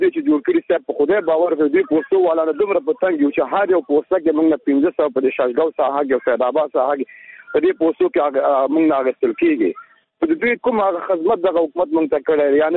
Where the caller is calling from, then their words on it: Helmand, Afghanistan; د هلمند ولایت.